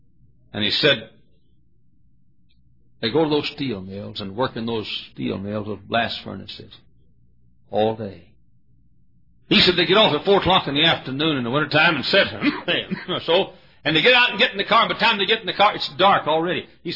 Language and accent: English; the South, United States; now in Hammond, United States; I'm a Southerner.